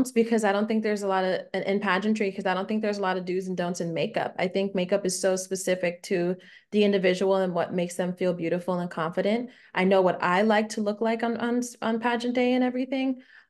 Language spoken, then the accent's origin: English; Davie, Florida, United States; Not originally. I was born and raised in Davie, Florida, which is like Broward County. So maybe Fort Lauderdale is a little bit more known than Davie.